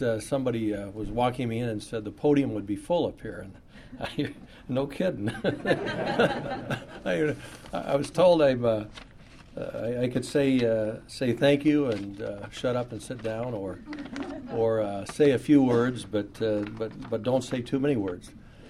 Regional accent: Kankakee, Illinois, United States; I grew up primarily in the Kankakee area, and my mother still resides there.

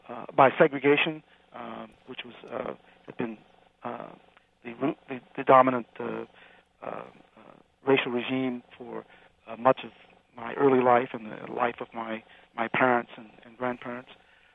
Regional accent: the South, United States; born there; I was born in the South

